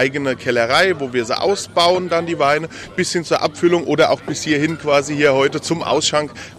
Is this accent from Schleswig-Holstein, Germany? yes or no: no; Rhineland-Palatinate, Germany; Wir kommen aus der Nähe von Mainz.